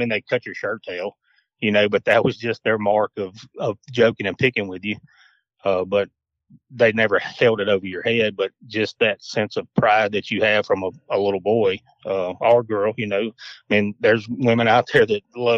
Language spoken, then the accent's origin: English; Farmville, Louisiana, United States; I grew up in Farmville, Louisiana my whole life.